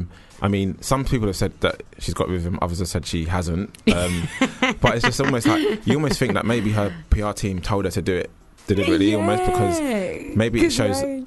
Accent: Jamaica; You know, I'm Jamaican, if that helps.

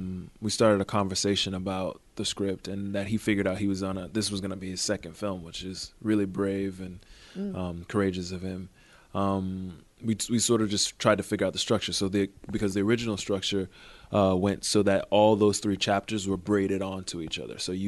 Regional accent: Miami, Florida, United States; I sort of got down, I thought, got down as much of the feeling of growing up in Liberty City in Miami as possible, and then kind of left it.

